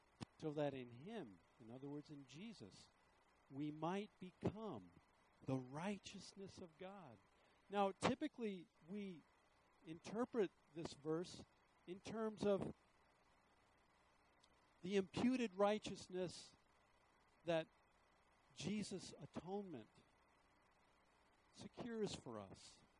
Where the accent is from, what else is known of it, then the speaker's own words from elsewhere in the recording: Levittown, New York, United States; But I grew up in Levittown, Long Island, New York, in the 60s and 70s. My town is a predominantly white town.